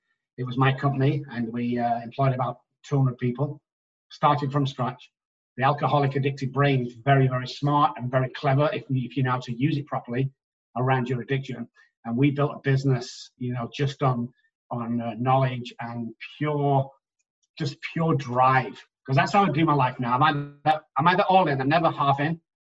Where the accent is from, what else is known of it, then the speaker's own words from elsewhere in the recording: Manchester, North West England, United Kingdom; moved away as an adult; also born or lived in Oxford; now in San Antonio, United States; So yeah, I live in San Antonio, Texas, but my birthday was back in 1961 in Manchester, England, to where I spent about 20 years before I went down to Oxford to get educated.